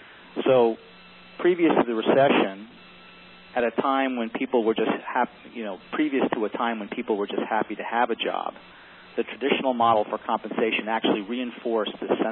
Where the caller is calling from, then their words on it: Valencia, California, United States; I'm calling today from Valencia, California, where it is a breezy 105 today.